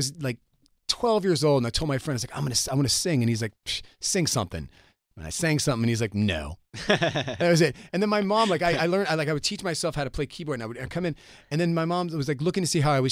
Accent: the South, United States; accent: Southern; I was from the South. I had a much deeper Southern accent, like when I sang and when I talked.

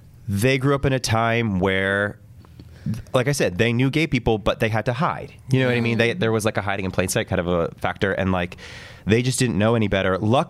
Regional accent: East Coast, United States; I grew up on the East Coast with a family that had gay people

